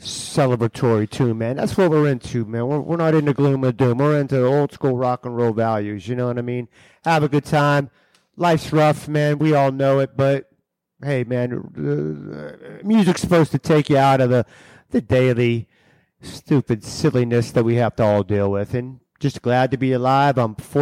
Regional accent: Pittsburgh, Pennsylvania, United States; not really sneaking into the decade because we knew the door guy and I grew up in South Oakland

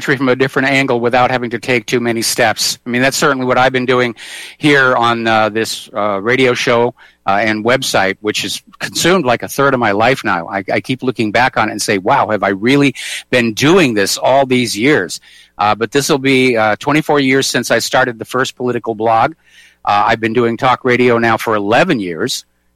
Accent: United States; born there; But there's a part of me that says I was born in the United States.

